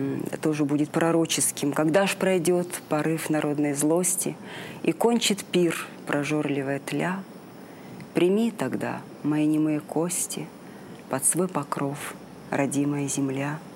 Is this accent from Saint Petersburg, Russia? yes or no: no; Irkutsk, Irkutsk Oblast, Russia; тем более, что мои родители, и я родом из Иркутска, мы все продали, что у нас там было, и построили в Липовке рядом с храмом домик.